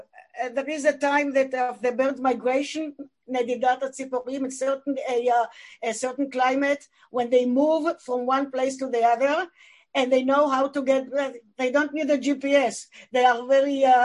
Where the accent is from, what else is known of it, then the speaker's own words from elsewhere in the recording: Israel; I was a bird watcher in Israel, and I am from Israel.